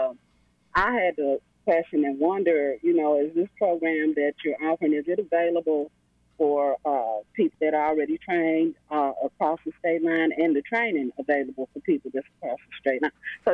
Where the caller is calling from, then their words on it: Lawrence, Kansas, United States; I'm calling actually from Lawrence, Kansas.